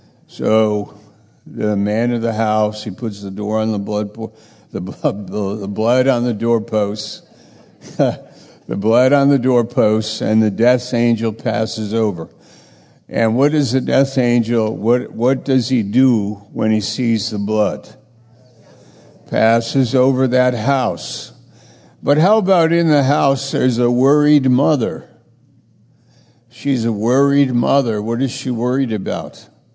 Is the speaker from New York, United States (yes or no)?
yes; New York, United States; now in Maine, United States; I'm from New York. I moved up to Maine by the providence of God